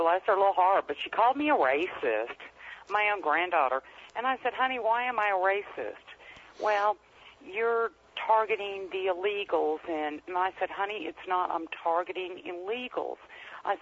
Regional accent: United States; It doesn't matter, but we are American nationals.

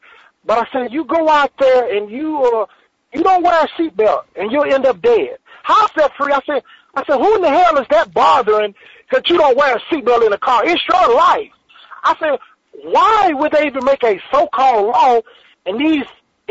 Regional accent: the South, United States; I'm a Confederate soldier, god dang it, you know. I'm from the South.

